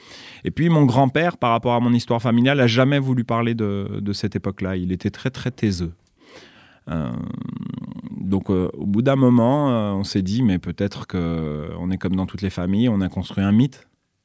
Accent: Lyon, Auvergne-Rhône-Alpes, France; now in Romans-sur-Isère, France; Je suis lyonnais de naissance. Ouais, j'ai fait la moitié de ma vie à Lyon et l'autre moitié de ma vie dans la Drôme. Donc je suis, on va dire, moitié-moitié. Je suis domicilié à Romans-sur-Isère, voilà, où je vis depuis que j'ai une trentaine d'années.

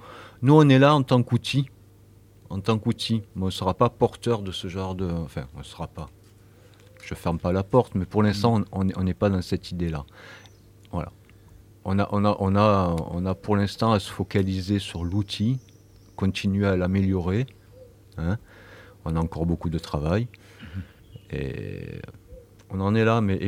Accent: Marseille, Provence-Alpes-Côte d'Azur, France; moved away as an adult; J'ai quitté Marseille il y a 10-11 ans maintenant que je suis dans le DIY. Ça a été, je me rappelle, tout jeune, c'était plutôt assez rock, blues, Marseille.

